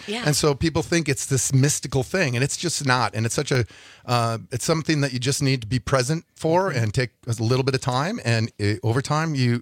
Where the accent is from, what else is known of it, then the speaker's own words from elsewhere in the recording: Green Bay, Wisconsin, United States; also born or lived in Los Angeles; I'm from Green Bay originally, so left college and went and traveled out west and went to music school at Musicians Institute in Los Angeles